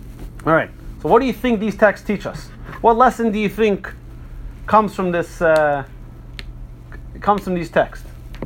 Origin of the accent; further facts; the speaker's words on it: Brooklyn, New York, United States; Listen, I grew up in Brooklyn, you know, there's certain things you gotta know. I have a Jewish mother too.